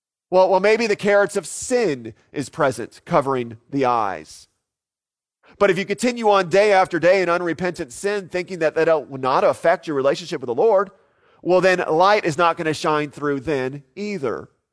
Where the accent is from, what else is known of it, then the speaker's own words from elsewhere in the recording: Florida, United States; When I was growing up in Florida, you had two seasons. You had summer, and then you had hurricane season, both of which overlapped.